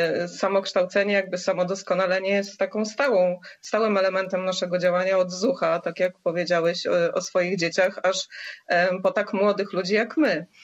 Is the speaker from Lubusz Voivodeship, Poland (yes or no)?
yes; Nowa Sól, Lubusz Voivodeship, Poland; Nowosolanka.